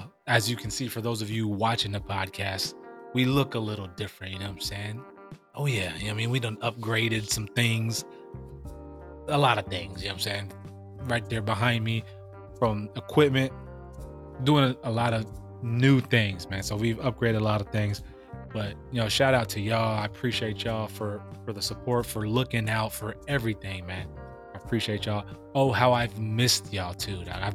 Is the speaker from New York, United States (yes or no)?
no; California, United States; And growing up in Cali, it's a annual thing.